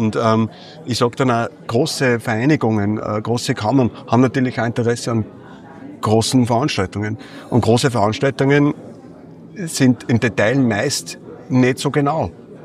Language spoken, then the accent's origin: German; Pechgraben, Upper Austria, Austria; Im Pechgraben, wo ich herkomme